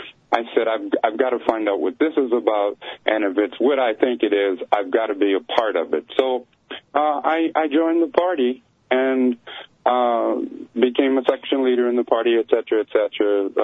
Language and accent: English; East Coast, United States; also born or lived in California; Well, I was raised on the East Coast before going to California and finishing high school and going to college there.